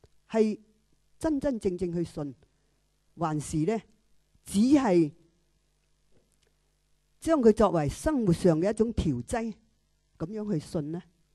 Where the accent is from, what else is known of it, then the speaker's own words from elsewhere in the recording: China; born there; 我不是在香港出生的，我在中国出生，是七几年就开始打算计划偷渡